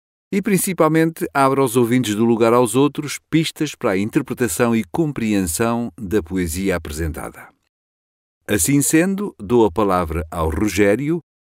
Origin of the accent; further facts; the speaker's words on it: Lisbon, Portugal; born there; Tenho 57 anos, pois nasci em Lisboa em 5 de julho de 1949.